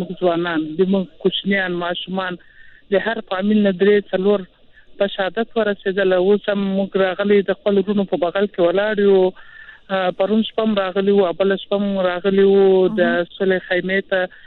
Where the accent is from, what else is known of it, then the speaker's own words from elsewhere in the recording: Helmand, Afghanistan; زه خپله د هلمند د یو منطقې ته راغلی.